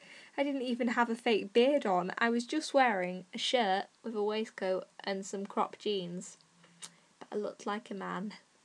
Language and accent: English; Northern England, United Kingdom; accent: northern; Despite the dudes at the top making fun of my northern accent, apparently I'm really northern